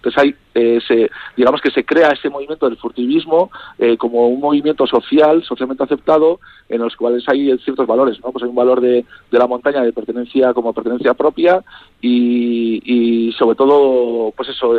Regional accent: Basque Country, Spain; Yo vengo a mi pueblo, al pueblo de donde nació mi familia, de mis abuelos, de mi ama, de donde yo me he criado, y tenía muy claro que efectivamente iba a ir con esa bandera, ¿no? La bandera es reivindicar esta identidad de la montaña alavesa

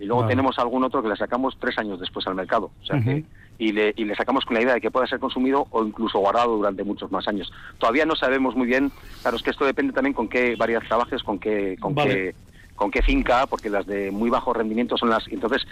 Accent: Zalla, Basque Country, Spain; yo soy de Zalla

